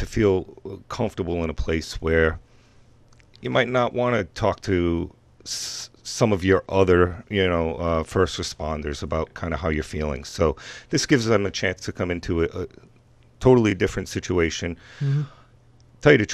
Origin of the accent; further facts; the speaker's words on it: Fall River, Massachusetts, United States; I'm a Marine Corps veteran myself, and I grew up in Fall River.